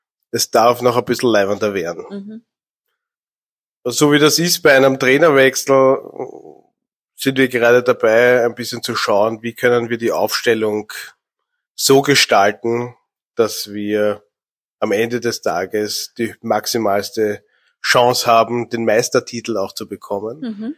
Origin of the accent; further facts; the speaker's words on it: Vienna, Austria; born there; Und das, was mich als gebürtigen Wiener halt auch ein bisschen auszeichnet